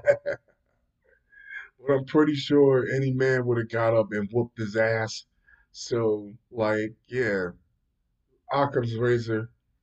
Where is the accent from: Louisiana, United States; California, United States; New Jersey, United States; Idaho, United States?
New Jersey, United States; and I'm from New Jersey, and I have no idea where the hell that shit is.